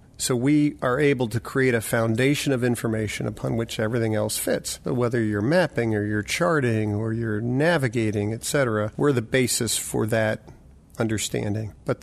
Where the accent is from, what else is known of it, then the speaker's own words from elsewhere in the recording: United States; I'm a American male, so I'm watching something on SportsCenter.